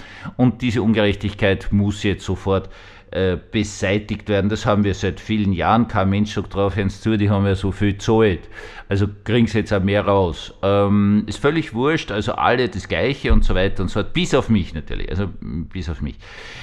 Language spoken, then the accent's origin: German; Austria; Ich weiß, ich bin Österreicher